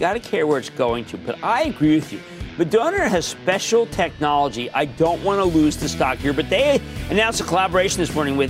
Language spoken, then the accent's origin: English; New Jersey, United States; Let's go to Arthur, my home state of New Jersey.